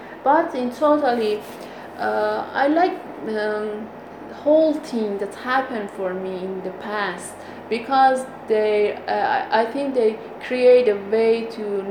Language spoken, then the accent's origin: English; Azna, Lorestan, Iran; English is a second language; I grew up in Azna city in Lorestan. Fortunately I could see four seasons in that place.